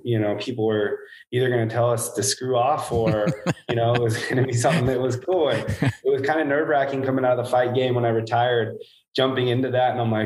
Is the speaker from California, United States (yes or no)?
yes; Hamper, California, United States; You know, I'm from Hamper, California, basically the armpit of California.